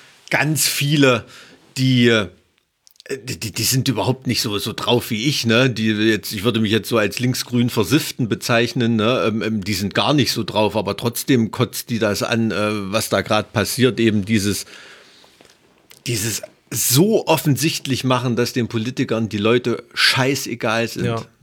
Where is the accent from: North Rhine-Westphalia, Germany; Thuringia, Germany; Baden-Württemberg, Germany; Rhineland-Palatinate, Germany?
Thuringia, Germany; Ja, ich komme aus dem Ilmtal.